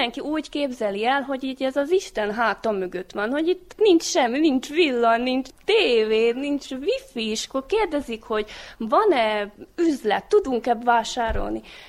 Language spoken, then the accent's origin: Hungarian; Bény, Komárom-Esztergom, Hungary; Én Bényből, ez a falucskának a neve, ez kb. Olyan 15 kilométerre van Esztergomtól, Magyarországtól.